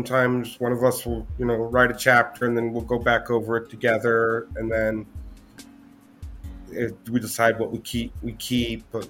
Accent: Las Vegas, Nevada, United States; Well, I'm from Las Vegas, Nevada.

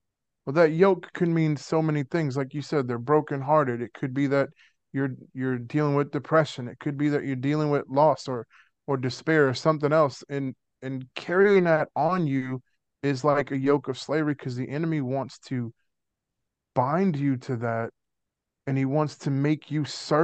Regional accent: New Orleans, Louisiana, United States; accent: Cajun; Grew up in New Orleans. Sometimes I have a Cajun accent, sometimes I don't.

